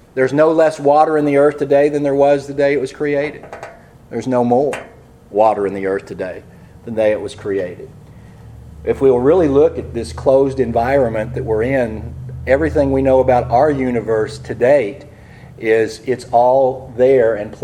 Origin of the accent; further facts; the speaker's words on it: United States; thank God I'm an American